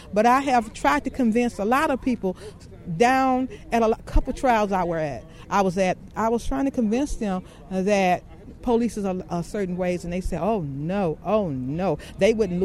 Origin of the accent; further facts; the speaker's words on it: the South, United States; I'm from the South. My mother taught me well.